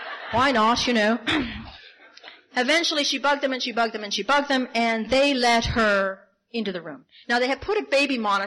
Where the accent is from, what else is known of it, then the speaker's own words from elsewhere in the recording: Ireland; Now, I'm Irish. I embellish.